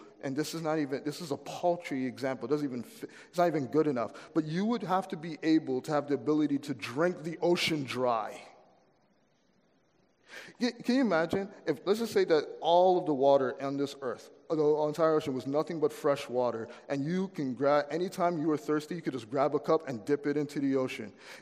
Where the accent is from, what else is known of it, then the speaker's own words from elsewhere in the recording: Florida, United States; I grew up in Florida, and outside of my house was a mango tree.